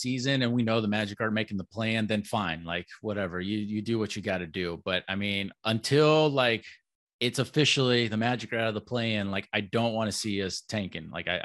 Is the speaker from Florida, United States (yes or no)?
yes; Orlando, Florida, United States; I'm 34 years old. I'm born and raised in Orlando.